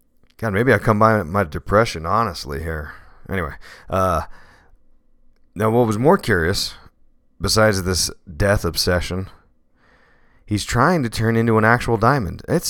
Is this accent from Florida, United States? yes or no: no; Allentown, Pennsylvania, United States; He's from my hometown, Allentown, PA. Shout out, Allentown, PA.